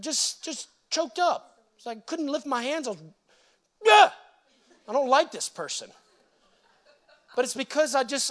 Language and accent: English; New Orleans, Louisiana, United States; I grew up in New Orleans, but we were always on the road because my dad was a revival preacher.